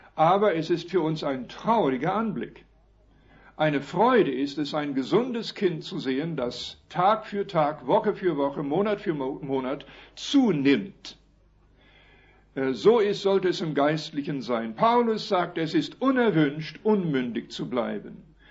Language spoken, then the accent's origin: German; Waldheim, Saskatchewan, Canada; Gemeinde in Waldheim, Saskatchewan, wo ich aufgewachsen bin in Kanada.